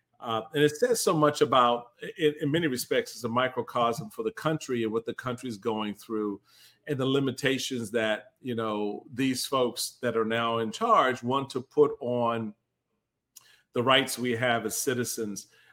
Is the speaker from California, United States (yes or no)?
no; Washington, District of Columbia, United States; here in Washington, D.C., my hometown where I grew up in Petworth.